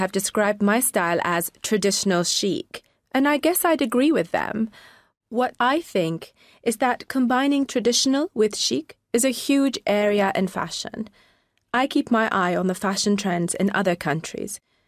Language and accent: English; New York, United States; Well, as a teenager in New York, I had a lot of problems trying to dress in a modest way.